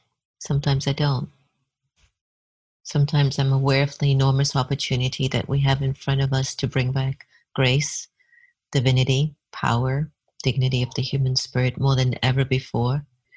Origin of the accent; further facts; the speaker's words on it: Miami, Florida, United States; But prior to that, young, growing up in Miami, father is Indian, mother's African-Jamaican. She's Catholic, he's Hindu.